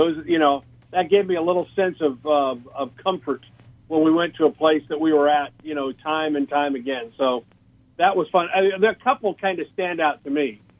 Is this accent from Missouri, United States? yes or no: yes; Missouri, United States; I grew up in near St. Louis listening to Sports Open Line in St. Louis back in the 70s.